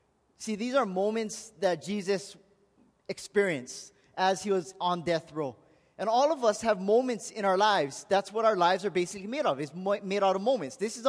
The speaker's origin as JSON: {"language": "English", "town": "Aiea", "region": "Hawaii", "country": "United States", "said": "I'm from Aya, and if you know anything about Aya, you have to either play soccer or baseball because it's in the water."}